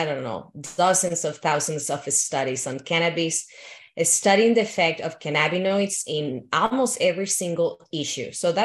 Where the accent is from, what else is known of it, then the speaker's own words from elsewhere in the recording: Guadalajara, Jalisco, Mexico; So from my origins and my background, I'm from Guadalajara, Mexico.